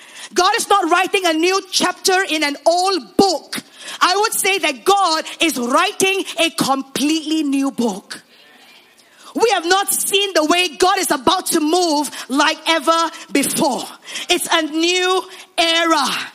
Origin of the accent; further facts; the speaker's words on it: Singapore; now in Malaysia; I've lived in Sarawak for the last 11 years of my life. And so I am more Sarawakian than I'm Singaporean, really.